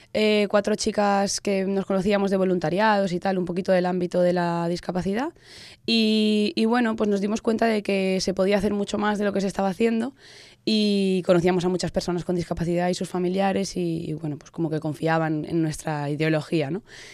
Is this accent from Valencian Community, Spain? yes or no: yes; Valencian Community, Spain; somos cuatro personas las de la Junta Directiva, que somos de IBI, Castalla y Onil